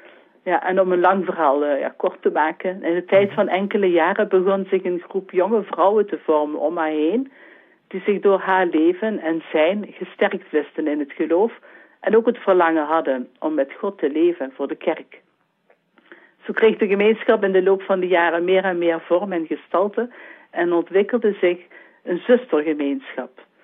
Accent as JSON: {"language": "Dutch", "country": "Netherlands", "tie": "born there", "said": "Ik ben in Nederland geboren"}